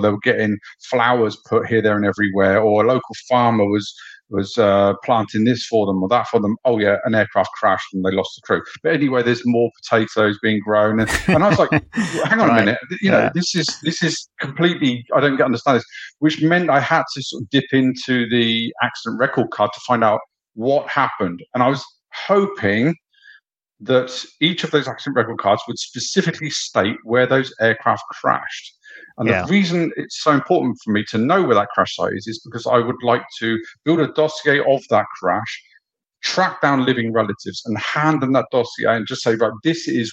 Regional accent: Brackley, East Midlands, United Kingdom; in the 50-mile radius of my hometown of Brackley, I've got 400 incidents

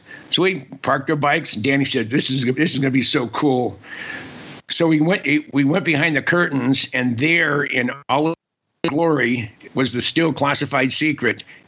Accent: Mountain View, California, United States; I grew up in Silicon Valley in the Mountain View, Los Altos area, in the San Francisco Bay Area.

